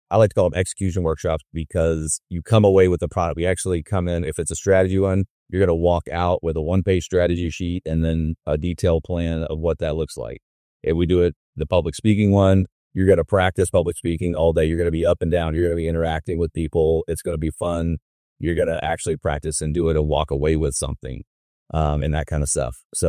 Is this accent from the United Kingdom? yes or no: no; South Carolina, United States; moved away as an adult; Now, I grew up in South Carolina, moved here to go to grad school and right out of college when I was 22